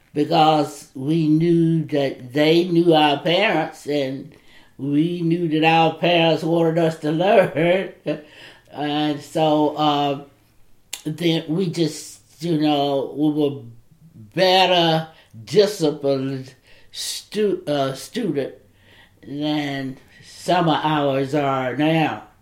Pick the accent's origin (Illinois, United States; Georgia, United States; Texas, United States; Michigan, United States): Georgia, United States; Cassville; I grew up around Cartersville in Cassville, Georgia, Bartow County.